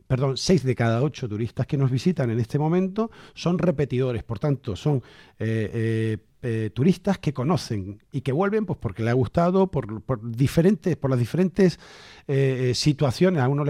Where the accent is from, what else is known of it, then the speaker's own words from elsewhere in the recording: Canary Islands, Spain; yo siempre he sido un enamorado de mi tierra, de Gran Canaria en particular